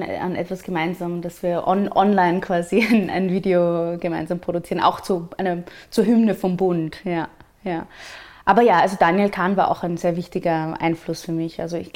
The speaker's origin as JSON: {"language": "German", "region": "Vienna", "country": "Austria", "tie": "born or raised there", "said": "Also ich bin säkulär jüdisch aufgewachsen in Wien"}